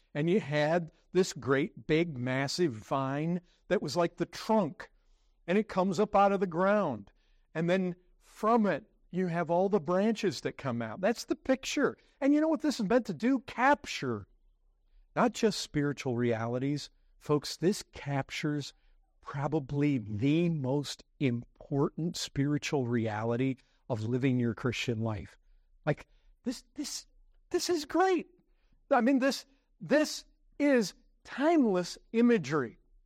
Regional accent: Michigan, United States; I grew up in Southwest Michigan. Since we were so close to Lake Michigan

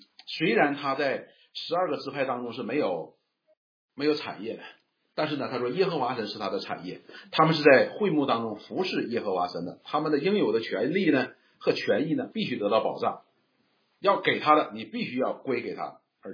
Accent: Northeast China, China; 有点像我们东北人吃那个血豆腐

